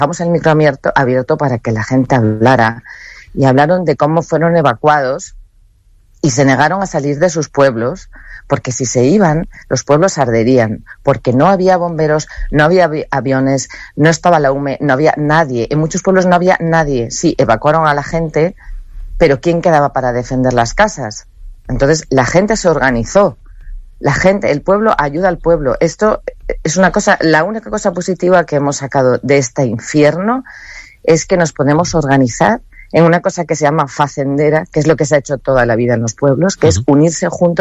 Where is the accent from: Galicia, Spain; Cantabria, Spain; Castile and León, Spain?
Castile and León, Spain; La Bañeza; now in Madrid, Spain; paso la mayor parte del año en Madrid y otra buena parte del año en mi pueblo, en La Bañeza. Y hemos visto cómo se quemaba todos los paisajes de nuestra infancia.